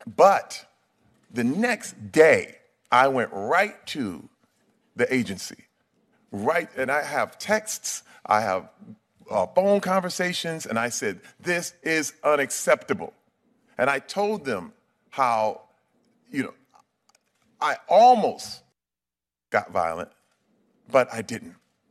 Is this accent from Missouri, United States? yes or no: no; Flint, Michigan, United States; I'm from Flint, Michigan.